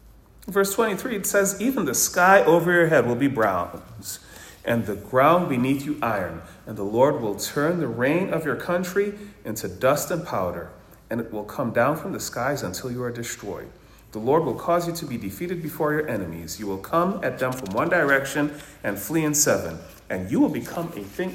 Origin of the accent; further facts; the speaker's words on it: Trinidad & Tobago; I'm from Trinidad. Grenada's smaller than Trinidad.